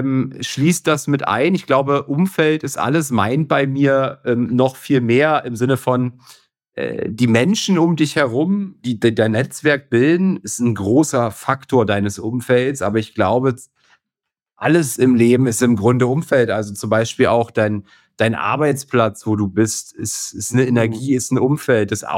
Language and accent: German; Berlin, Germany; Also ich komme ja aus Berlin, ne.